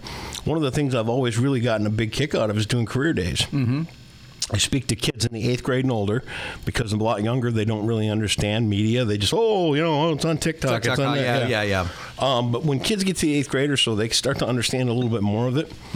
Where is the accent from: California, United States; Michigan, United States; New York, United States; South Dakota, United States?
Michigan, United States; Sparta; Even in my teens, growing up in Sparta, even in my teens and early 20s, there was nothing in Grand Rapids to do.